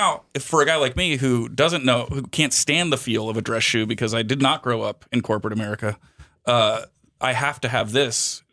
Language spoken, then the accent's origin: English; Philadelphia, Pennsylvania, United States; We're all from Philly, but he grew up in Philly.